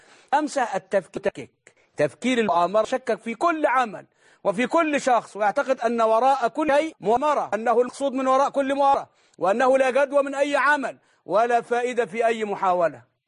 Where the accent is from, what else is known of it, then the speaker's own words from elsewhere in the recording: Egypt; الإبداع عندنا في مصر وفي كتير من بلاد